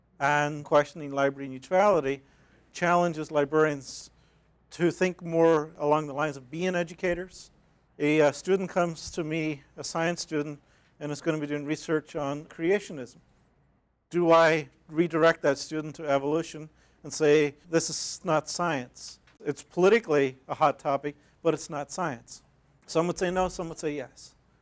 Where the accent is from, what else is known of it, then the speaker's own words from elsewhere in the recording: Northern Ireland, United Kingdom; I'm from Northern Ireland. I grew up in Northern Ireland.